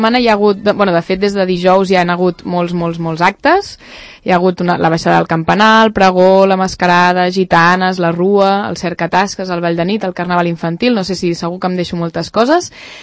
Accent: Catalonia, Spain; És que som catalans

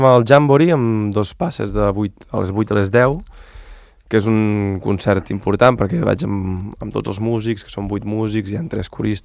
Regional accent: Solsona, Catalonia, Spain; Era un trio de funk amb tres amics de Solsona, dos amics i jo de Solsona, del meu poble.

